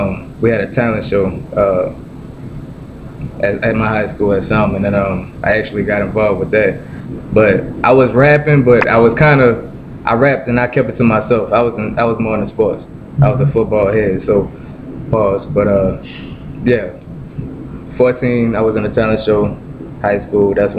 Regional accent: Slidell, Louisiana, United States; now in New Orleans, United States; I live in New Orleans. I'm from Slidell, right outside of New Orleans.

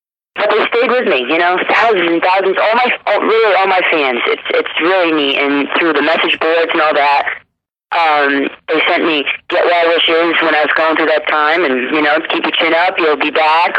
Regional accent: Connecticut, United States; I love Foxwoods around because it's my hometown, number one.

